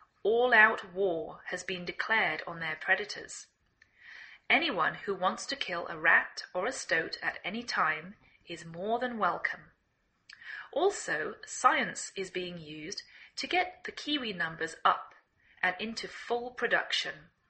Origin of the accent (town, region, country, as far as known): England, United Kingdom; now in United States